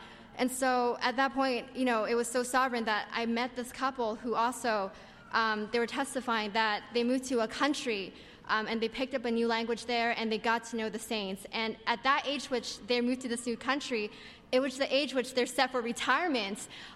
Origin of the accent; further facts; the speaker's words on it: Vancouver, British Columbia, Canada; moved away as an adult; now in New York City, United States; I'm from Vancouver, and I was serving on the campus full time. But then I got married, and I moved to New York City to be with my husband